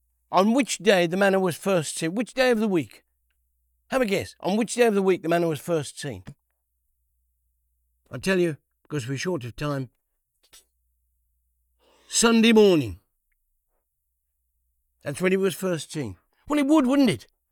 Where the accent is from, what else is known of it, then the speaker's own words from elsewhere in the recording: Worcester, West Midlands, United Kingdom; Jesus came from heaven, just as sure as I come from Worcester, where my dad lived.